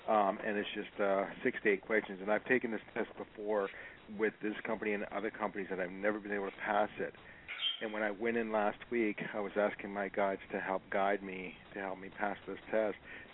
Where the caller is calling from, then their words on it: Los Angeles, California, United States; I'm calling from Los Angeles.